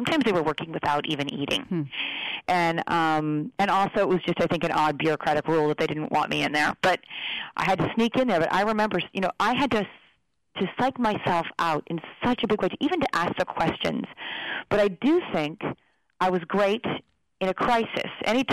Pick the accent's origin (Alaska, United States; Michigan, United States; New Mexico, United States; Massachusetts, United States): Alaska, United States; half the book talks about my growing up in Alaska and this sort of love letter to this childhood I had, this extraordinary childhood.